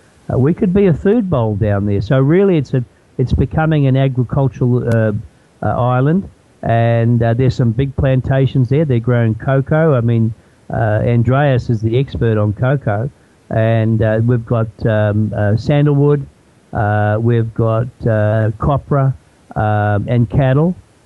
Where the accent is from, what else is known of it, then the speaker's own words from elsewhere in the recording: New Zealand; now in Australia; I came from New Zealand to Australia, and there was an expat community of Australia, of New Zealanders here.